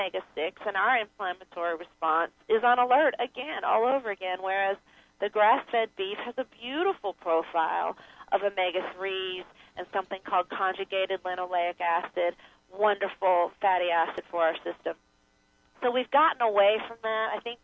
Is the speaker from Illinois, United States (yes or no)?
no; North Carolina, United States; I grew up in North Carolina. My dad farmed soybeans.